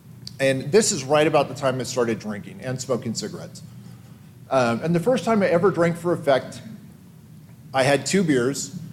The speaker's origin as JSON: {"language": "English", "region": "Washington", "country": "United States", "said": "I'm originally from Southwest Washington State on the coast. I come from a huge Irish Catholic family."}